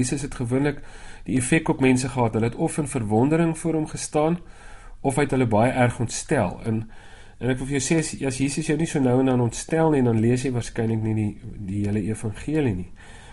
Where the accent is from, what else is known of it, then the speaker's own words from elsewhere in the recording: Free State, South Africa; En ek's 'n Vrystater, so ons sê jy weet, ek praat die national language of South Africa, broken English